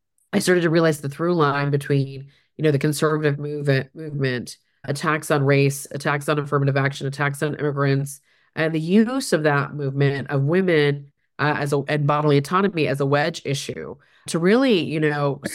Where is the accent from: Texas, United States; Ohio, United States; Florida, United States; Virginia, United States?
Texas, United States; Houston; also born or lived in Berkeley; So I'm from Texas. So that's probably a big explanation. You know, my parents immigrated to this country in the late 60s. And I grew up mostly in the Houston, Texas region.